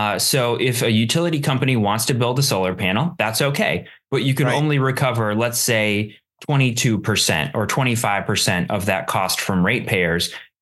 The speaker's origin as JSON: {"language": "English", "region": "Wisconsin", "country": "United States", "also_born_or_lived": "Minnesota", "said": "we're from Wisconsin and Minnesota. So anything below Mason-Dixon is the South to us."}